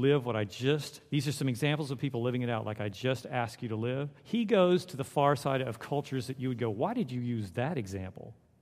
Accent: California, United States; I came from California where they were just glad you showed up at school.

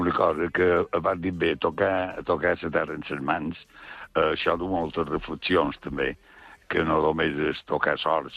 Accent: Vilafranca de Bonany, Balearic Islands, Spain; jo, genèric del meu poble, Vilafranca, però jo totes les cançons que escric són dedicades a Mallorca, la majoria, sí.

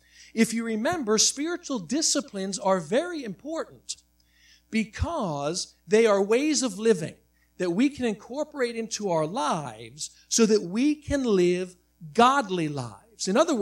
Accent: United States; I'm not going to submit to anybody else because I am American.

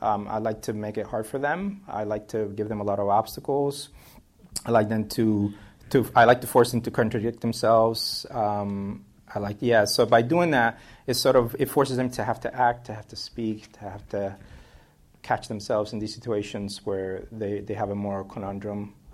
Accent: Cuba; at least my memory of growing up in Cuba, it's that it always feels complicated living there.

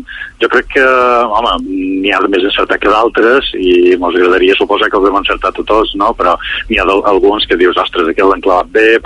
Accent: Balearic Islands, Spain; jo som un mallorquí ja d'aquests meus anys

